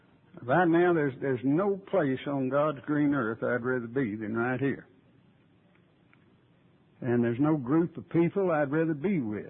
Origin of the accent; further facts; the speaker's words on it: Waurika, Oklahoma, United States; I'm from Waurika, Oklahoma. That is a Choctaw Indian word, Waurika, that means running water.